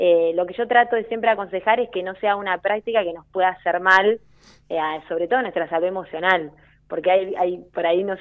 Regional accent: Chacabuco, Buenos Aires Province, Argentina; Yo soy de Chacabuco, provincia de Buenos Aires, y es re pueblito

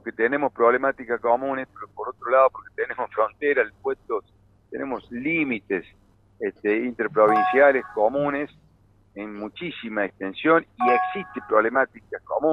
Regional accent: San Luis, Argentina; Siempre yo lo veo positivo, por procedencia y por pertenencia, porque soy de San Luis

